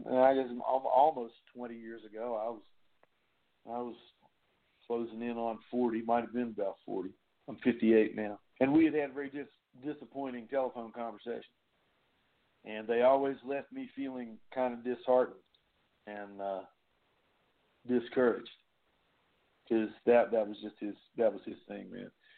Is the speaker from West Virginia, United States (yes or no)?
yes; West Virginia, United States; I said he lived the last 3 or 4 years of his life here, back in my hometown in West Virginia.